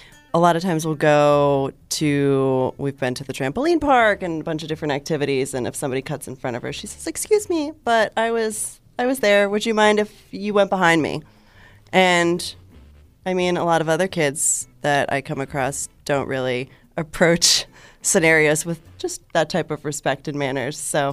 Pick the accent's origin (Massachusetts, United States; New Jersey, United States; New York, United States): New York, United States; moved away as an adult; I grew up in Long Island.